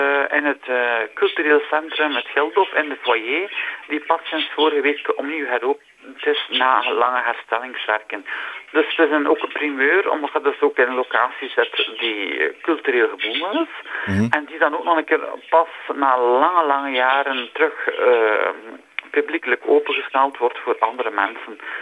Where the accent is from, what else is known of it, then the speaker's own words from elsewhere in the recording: Flanders, Belgium; now in Tielt, Belgium; Omdat ik oorspronkelijk van Oost-Vlaanderen ben, maar al 21 jaar in West-Vlaanderen in Tielt woon.